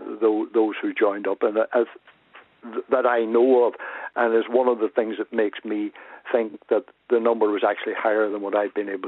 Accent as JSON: {"language": "English", "region": "Northern Ireland", "country": "United Kingdom", "tie": "born or raised there", "said": "I was brought up in Northern Ireland"}